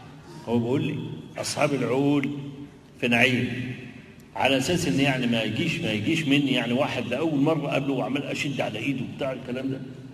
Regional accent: Egypt; الا الارثوذكس اللي في المشرق، اللي عندنا في مصر مثلا

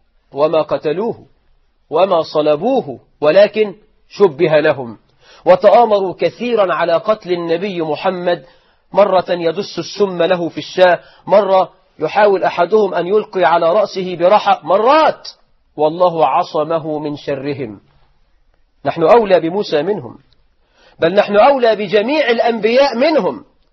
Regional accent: Egypt; احنا كمصريين بقى تبدو عقيدة الولاء والبراء فينا في صوم يوم عاشوراء.

